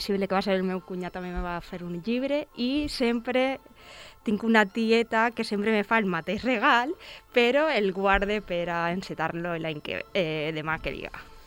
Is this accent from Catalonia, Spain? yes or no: no; La Mola, Balearic Islands, Spain; a la illa, molt tranquil·leta, però en el meu poble, a la Mola